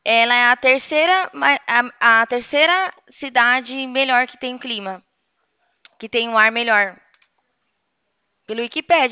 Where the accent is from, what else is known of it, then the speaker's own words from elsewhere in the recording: Atibaia, São Paulo, Brazil; Porque eu sou daqui de Atibaia. Eu moro no interior de São Paulo.